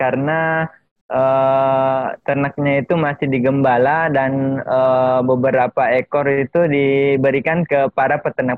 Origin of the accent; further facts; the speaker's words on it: Maros, South Sulawesi, Indonesia; Kebetulan asalnya dari Maros. Alamat tempat tinggalnya itu Dusun Tombolo, Desa Tumpuk Bulu, Maros.